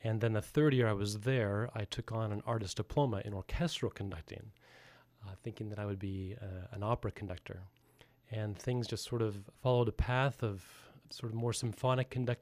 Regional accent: France; also born or lived in Sacramento, California; now in United States; Well, I grew up in France and went to the French public high school.

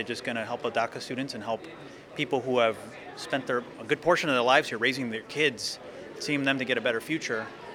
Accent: Chicago, Illinois, United States; an electrical and computer engineering major, and I'm from Chicago, Illinois.

